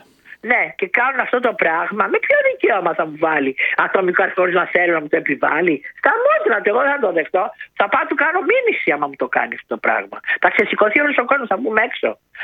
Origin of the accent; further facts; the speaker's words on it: Athens, Attica, Greece; Και τότε δεν έμεινα Ραφίνα. Ήμουν από Αθήνα.